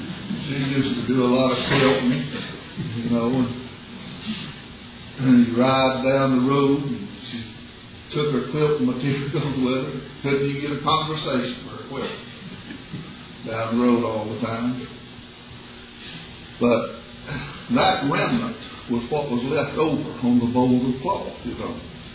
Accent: Georgia, United States; I grew up in Middle Georgia, there where my dad lives now, as a little barefoot boy.

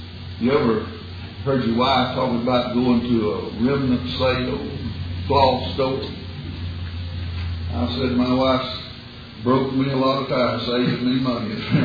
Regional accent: Georgia, United States; I grew up in Middle Georgia, there where my dad lives now, as a little barefoot boy.

